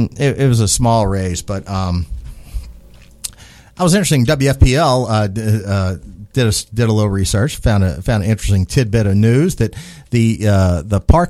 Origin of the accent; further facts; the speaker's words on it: Kentucky, United States; I'm from Southeast Kentucky, that kind of thing.